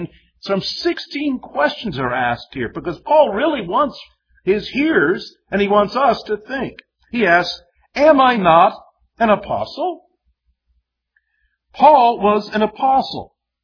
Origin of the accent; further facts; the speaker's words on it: Midwest, United States; I was raised in the Midwest. We eat cows. We eat pigs and chickens and things like that.